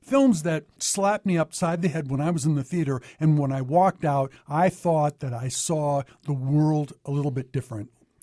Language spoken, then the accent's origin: English; Texas, United States; It helped that I grew up in Texas around the same time that the film is purported to take place.